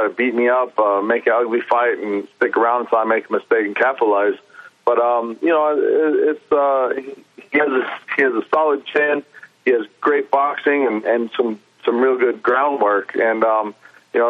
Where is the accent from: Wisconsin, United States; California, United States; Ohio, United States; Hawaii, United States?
Hawaii, United States; Yeah, I mean, you know, growing up out there, it's a tough, people think about going out there